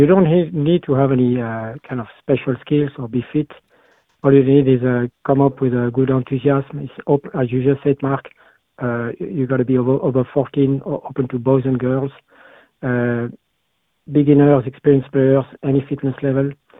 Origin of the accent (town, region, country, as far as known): Paris, Île-de-France, France; English is a second language; now in Carrigart, Ireland